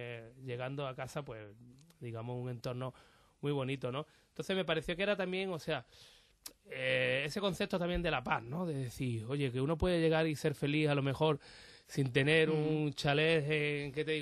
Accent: Málaga, Andalusia, Spain; yo soy de Málaga

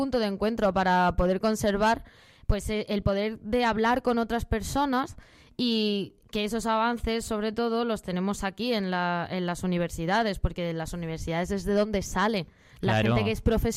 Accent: Granada, Andalusia, Spain; el del año que viene va a ser en Granada, o sea que tiramos para mi tierra.

